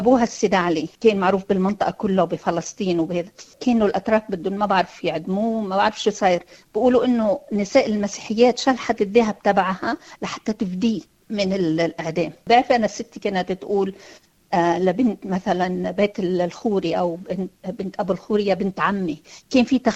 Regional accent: Yaroun, Nabatieh Governorate, Lebanon; أنا كبرت وتعلمت يارون، مثلا مدارس يارون أغلب الأساتذة اللي كانوا يعلمونا هني مسيحيين

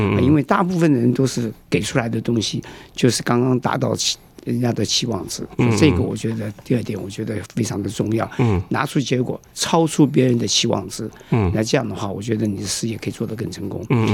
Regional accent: China; now in Australia

